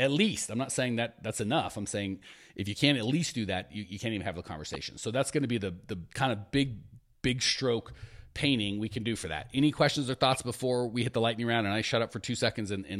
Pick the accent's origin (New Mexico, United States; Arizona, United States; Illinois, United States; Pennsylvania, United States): Arizona, United States; Phoenix; It's going to be here in my hometown, Phoenix.